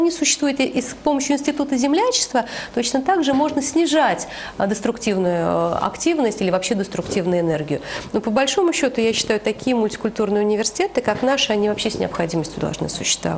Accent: Russia; Я россиянин, да, вот мы россияне.

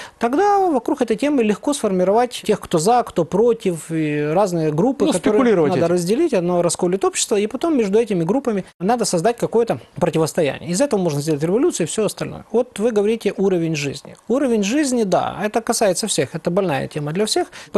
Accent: Vinnytsia, Vinnytsia Oblast, Ukraine; Я сам родом с Винницы.

